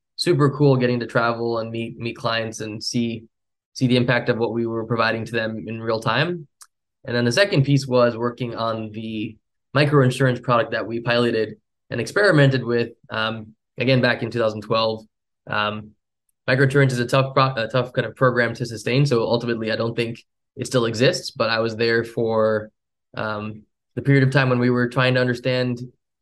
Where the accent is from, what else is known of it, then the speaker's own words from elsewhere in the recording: New Jersey, United States; I grew up in New Jersey. I grew up in a suburb of New York. My parents both worked in Manhattan my whole life. So I was about an hour outside of the city.